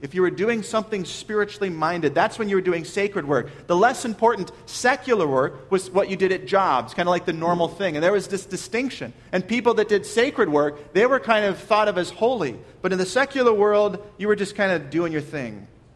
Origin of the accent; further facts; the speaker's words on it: Minnesota, United States; also born or lived in California; now in Virginia, United States; Well, I'm from Minnesota, but I lived in California for a few years, and now I'm in Virginia.